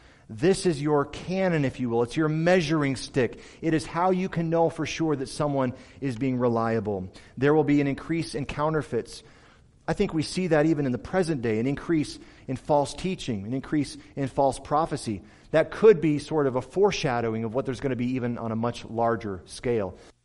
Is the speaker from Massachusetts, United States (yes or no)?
no; Michigan, United States; also born or lived in California; Earthquakes meant very little to me until I moved to California. I grew up in Michigan, I didn't care about earthquakes. And then I got out to Santa Clarita